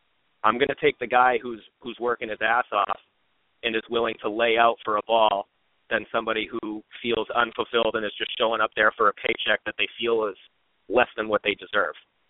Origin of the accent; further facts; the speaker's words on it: New Hampshire, United States; I'm a Pats fan, born and raised in New Hampshire